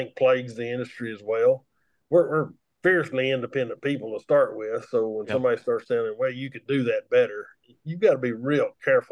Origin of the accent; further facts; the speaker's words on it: Texas, United States; I grew up in West Texas, and the way we worked cattle was very similar anywhere we went within that area.